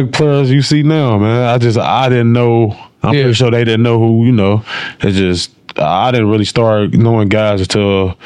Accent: Cincinnati, Ohio, United States; I'm from Cincinnati originally.

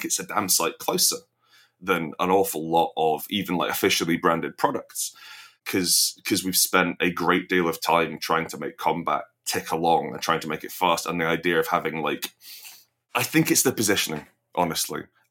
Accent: England, United Kingdom; I'm very English. I'm very white.

